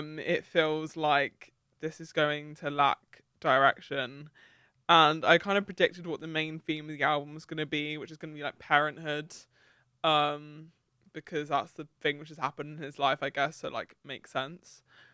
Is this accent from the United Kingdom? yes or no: yes; London, United Kingdom; I think it's because I'm from London. So I'm just so used to like, you know, having such great transport links all the time, even though I am from Southeast London, and you know, that's pretty disconnected.